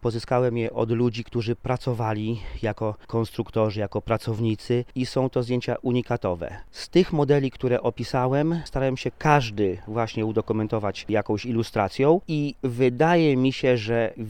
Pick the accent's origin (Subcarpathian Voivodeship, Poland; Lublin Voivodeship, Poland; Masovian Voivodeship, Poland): Lublin Voivodeship, Poland; Świdnik; Ja urodziłem się w Lublinie, ale od małych lat mieszkam w Świdniku.